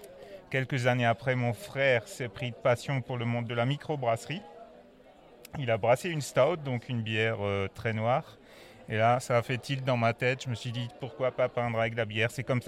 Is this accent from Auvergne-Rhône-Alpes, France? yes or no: no; Epfig, Grand Est, France; donc je viens d'Epfik, j'habite Epfik, village viticole avec le plus grand banc viticole d'Alsace.